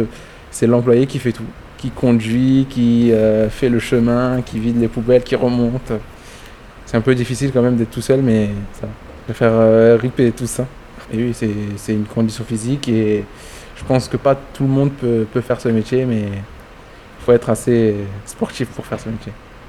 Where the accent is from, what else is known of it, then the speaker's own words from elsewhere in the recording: Montpellier, Occitanie, France; Je suis Montpelliérain, né à Montpellier, et je pense que je vais mourir à Montpellier quand même. Depuis que j'ai grandi ici, il y a tous mes amis qui sont ici.